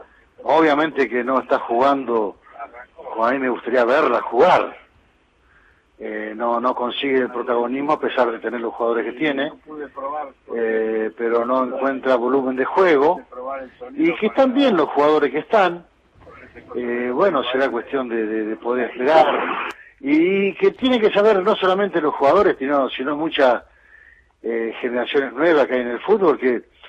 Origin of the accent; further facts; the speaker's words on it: Argentina; Messi me representa como argentino